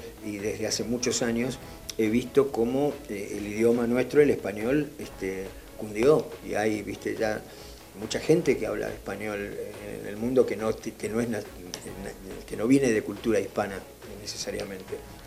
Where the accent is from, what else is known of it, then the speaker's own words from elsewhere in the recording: Argentina; también soy argentino